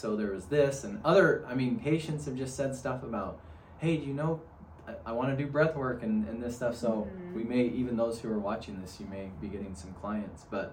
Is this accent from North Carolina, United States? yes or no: no; Utah, United States; Well, I ran away from Cache Valley, so I'm originally from Cache Valley too.